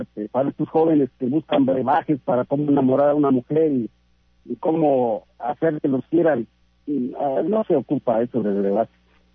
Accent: San Luis Potosí, Mexico; yo soy de San Luis Potosí, yo soy de ingeniero nieto. Entonces, yo llegué de San Luis Potosí en ese tiempo, pues muy joven

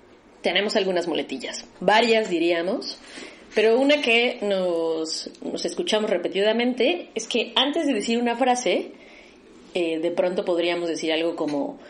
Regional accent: Mexico; now in Madrid, Spain; somos mexicanas

